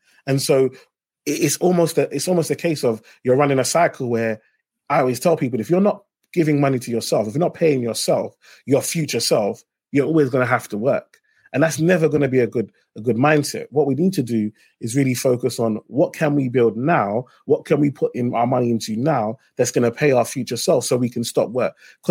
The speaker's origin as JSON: {"language": "English", "town": "Tower Hamlets", "region": "London", "country": "United Kingdom", "said": "Yeah, so I come from Tower Hamlets in East London."}